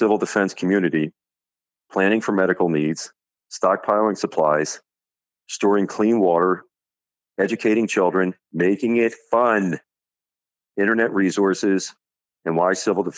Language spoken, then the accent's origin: English; Philadelphia, Pennsylvania, United States; You know, I grew up in Philadelphia, and way back the industrialists in Philadelphia always went down to Cape May.